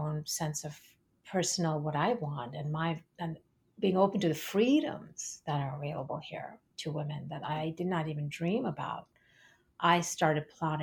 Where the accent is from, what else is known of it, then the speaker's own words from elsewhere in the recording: India; And growing up in India also, we're very innocent and naive.